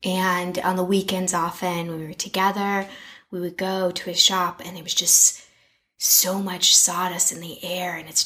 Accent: Seattle, Washington, United States; also born or lived in Montana; I'm not going to say I'm from Montana. Say I was born there and I grew up in Seattle.

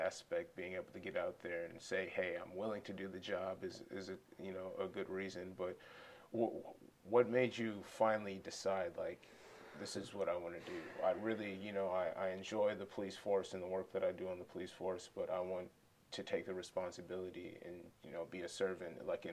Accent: Kenosha, Wisconsin, United States; as a person that's been born and raised in Kenosha, you know, sometimes you're like, man, should I move? Should I move away?

